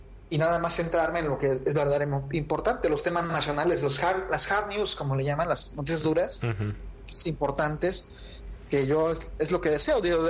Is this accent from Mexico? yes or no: yes; Acapulco, Guerrero, Mexico; Yo quisiera también incidir en mi comunidad, en Acapulco, de donde soy originario